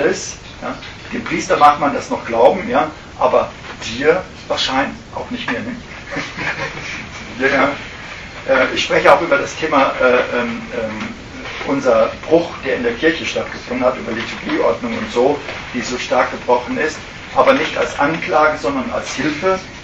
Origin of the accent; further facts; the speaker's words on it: Rhineland-Palatinate, Germany; accent: Palatine; ich versuche es mit meiner reinen pfälzischen Schnauze, ich bin Rheinländer